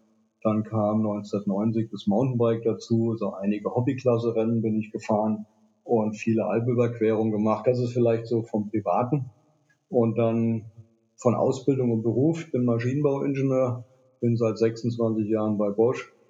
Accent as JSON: {"language": "German", "town": "Stuttgart", "region": "Baden-Württemberg", "country": "Germany", "said": "ich komme aus Stuttgart"}